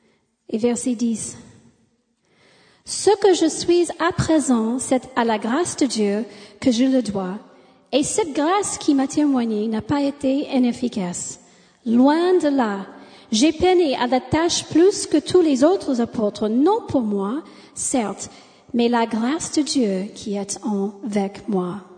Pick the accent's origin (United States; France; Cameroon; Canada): United States; Chicago, Illinois; born there; accent: American; French is a second language; Je suis né à Chicago avec deux parents américains.